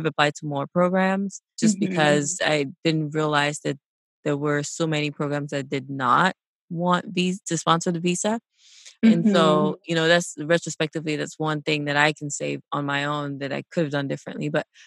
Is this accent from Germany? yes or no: no; Cameroon; I didn't mention this, but we're both from Cameroon.